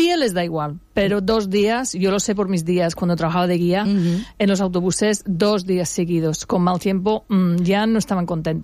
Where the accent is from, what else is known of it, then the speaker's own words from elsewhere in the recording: Alfaz del Pi, Valencian Community, Spain; yo hablo de Alfaz y el Albir porque es mi pueblo.